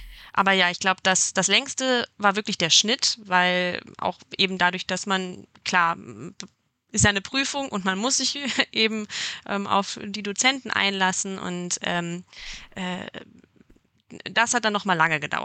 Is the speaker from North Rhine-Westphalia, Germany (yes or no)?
yes; Mülheim, North Rhine-Westphalia, Germany; now in Essen, Germany; Also ich komme nämlich aus Mülheim und war auch immer viel in Essen in der Jugend und wohne ja jetzt auch in Essen.